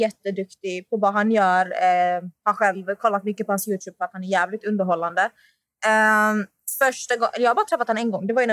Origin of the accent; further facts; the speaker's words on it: Malmö, Skåne, Sweden; Jag menade på att jag är från Malmö, så var rädd för mig.